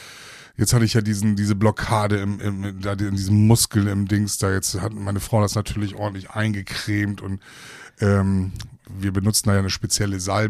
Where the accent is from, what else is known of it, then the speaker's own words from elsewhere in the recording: Netherlands; Ja, bei uns in Holland hat jeder eine Drohne.